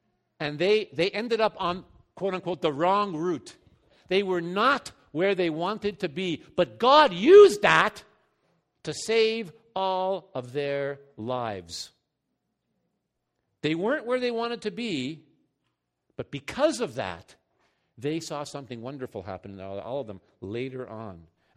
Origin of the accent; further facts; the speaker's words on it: Montreal, Quebec, Canada; now in Sherbrooke, Canada; living in Sherbrooke, Quebec, near where I grew up, in Montreal.